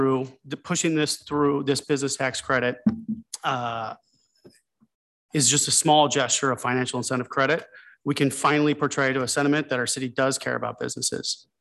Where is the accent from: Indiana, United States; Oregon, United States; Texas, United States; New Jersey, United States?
Oregon, United States; Portland; I'm born and raised in Portland. I currently reside in the city.